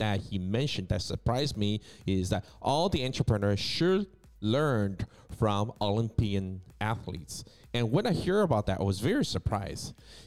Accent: Taiwan; I'm from Taiwan.

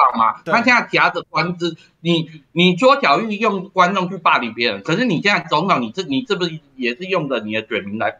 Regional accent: Taiwan; 是因为你让我们台湾人的想法是说。

